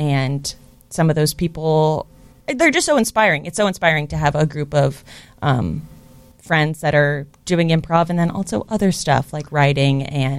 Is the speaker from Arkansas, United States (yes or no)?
no; California, United States; I grew up in California and moved to Chicago for college.